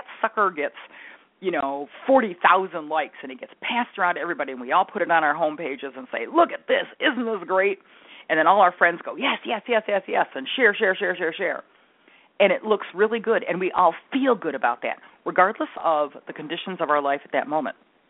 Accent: Detroit, Michigan, United States; Whenever I see Mark Fidrich, because I'm from Detroit, I think, because we always called him the bird

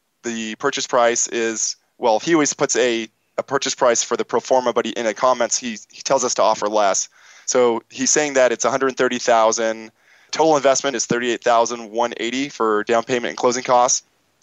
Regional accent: Newport Beach, California, United States; I'm from Newport Beach. This is the Mercedes capital of the world.

